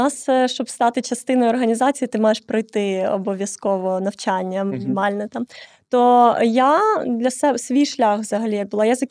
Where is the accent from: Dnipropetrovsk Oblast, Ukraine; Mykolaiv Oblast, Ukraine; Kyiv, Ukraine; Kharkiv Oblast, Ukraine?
Mykolaiv Oblast, Ukraine; Mykolaiv; де я сама з Миколаєва